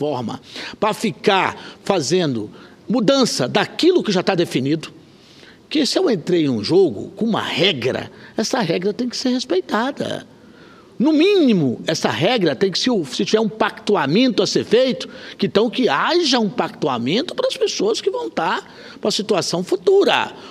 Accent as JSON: {"language": "Portuguese", "country": "Brazil"}